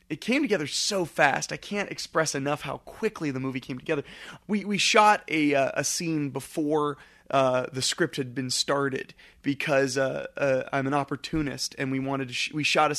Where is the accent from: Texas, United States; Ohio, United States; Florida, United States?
Ohio, United States; Dayton; So basically what I've learned is that in my hometown in Dayton, if you hand it to people and you show them, hey, we have something cool, they respond readily.